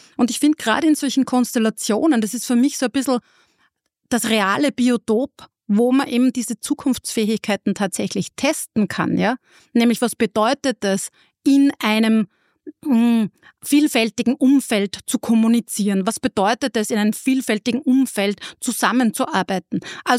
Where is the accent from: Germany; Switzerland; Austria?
Austria; Upper Austria; also born or lived in United States; weil ich bin halt einfach in Oberösterreich aufgewachsen, ja. Habe dann schon über den Tellerrand geschaut und bin auch dann in die USA gegangen und habe 2 Jahre dort gewohnt, ja.